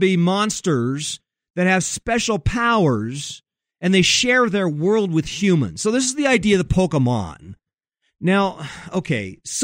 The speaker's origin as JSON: {"language": "English", "country": "Japan", "tie": "born or raised there", "said": "I was raised in Japan, where this kind of thing was pretty common."}